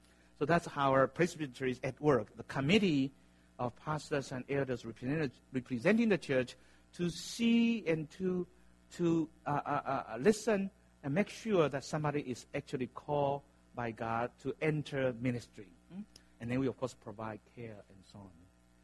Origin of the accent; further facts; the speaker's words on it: Taiwan; English is a second language; now in United States; because I'm originally from Taiwan. I mean, I've been in the States for almost 30 years